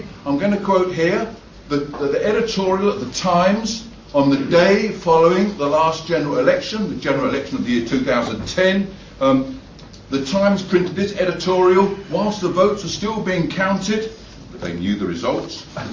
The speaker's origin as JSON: {"language": "English", "country": "United Kingdom", "said": "because I'm a British person living in Britain"}